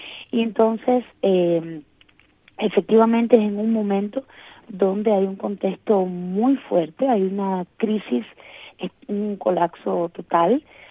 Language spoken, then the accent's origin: Spanish; Cuba; y también como cubana dentro de Cuba